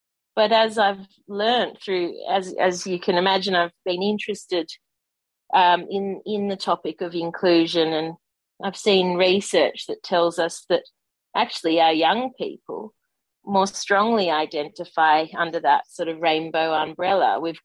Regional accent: Australia; growing up in Australia, growing up in Australian sport

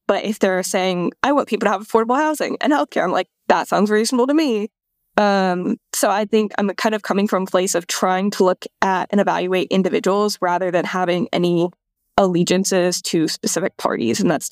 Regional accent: Dayton, Ohio, United States; now in Columbus, United States; Yeah, I'm originally from Dayton, but I'm in Columbus finishing up school.

